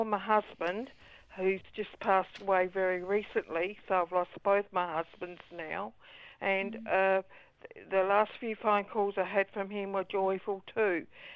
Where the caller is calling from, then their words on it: Adelaide, South Australia, Australia; Oh, hello. Yeah … from Adelaide.